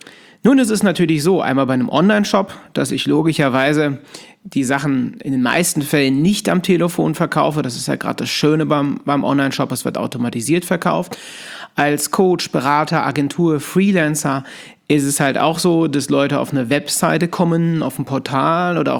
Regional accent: Cologne, North Rhine-Westphalia, Germany; now in Aachen, Germany; Ich komme eigentlich aus Köln, aber mein Office, mein Büro, mein Institut für Verkaufspsychologie, was ich gegründet habe, ist in der wunderschönen Kaiserstadt Aachen.

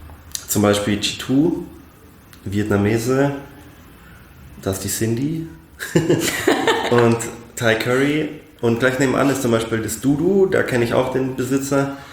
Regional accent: Munich, Bavaria, Germany; die Nähe zu Italien hier in München, deswegen Weinschorle und Aperol Spritz. Aber als Münchner Kindl muss man auch Bier trinken.

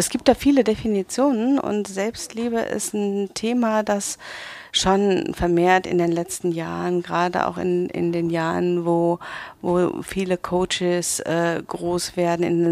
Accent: Spessart, Germany; Wir kommen beide aus Spessart-Bergdörfern

